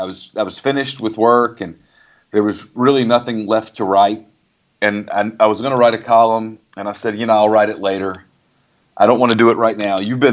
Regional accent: Ruston, Louisiana, United States; Since I got 12 hours at Tech and I grew up in Ruston, I'm a Tech homer, right?

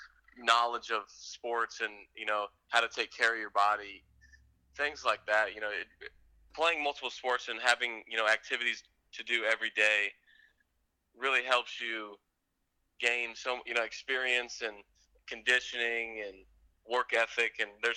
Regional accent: Tampa, Florida, United States; I loved growing up in Tampa. It was great weather.

